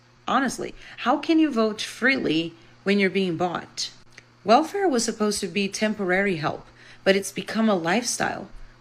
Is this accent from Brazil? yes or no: yes; Brazil; in Brazil, my home country